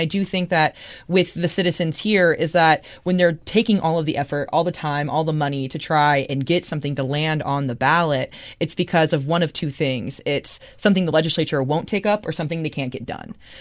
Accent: Oregon, United States; moved away as an adult; now in Utah, United States; But I mean, like, I'm from Oregon, right? And Oregon, I wasn't able to vote in Oregon because I was 18 when I moved here.

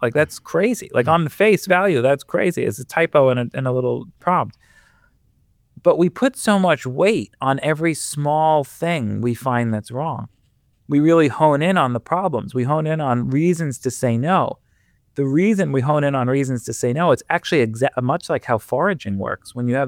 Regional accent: Queens, New York, United States; Sure. So I grew up in Queens, a Queens boy, and we were driving by Forest Park, and folks who know New York or know Queens know that there's an old, beautiful carousel in Forest Park.

